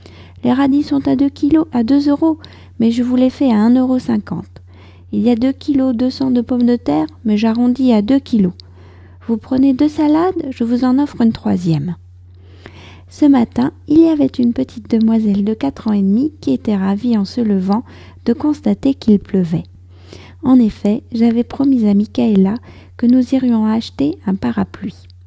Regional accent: France; je suis française, j'habite près de Paris

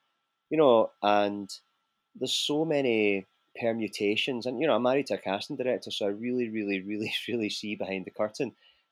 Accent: Kilmarnock, Scotland, United Kingdom; as a kid growing up in Kilmarnock, my dream had been to go to London and do musicals.

